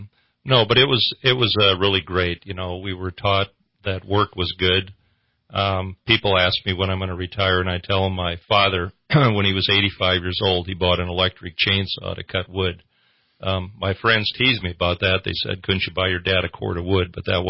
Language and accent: English; Minnesota, United States; I'm originally from Minnesota. I grew up on a farm in Minnesota. Most of my relatives still live there.